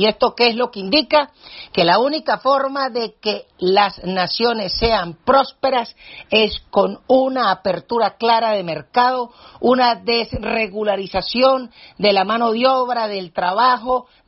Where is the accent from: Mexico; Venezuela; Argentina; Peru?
Venezuela; Táchira; los ciudadanos del Táchira no dejamos de ser venezolanos porque estamos en la frontera.